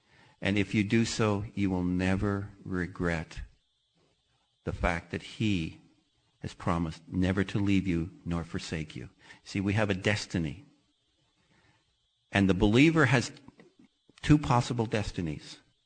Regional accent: Canada; I'm a Canadian. I'm in Chicago going to a Bible college.

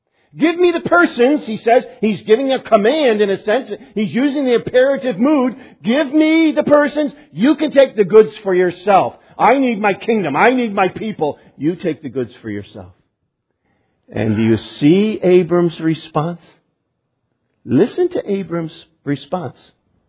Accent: New England, United States; And I come from New England, and in New England we can speak very, very quickly when we need to.

